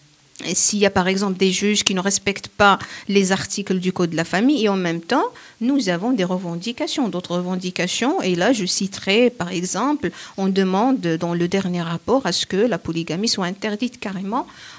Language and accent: French; Morocco; tout ce qui se passe chez nous au Maroc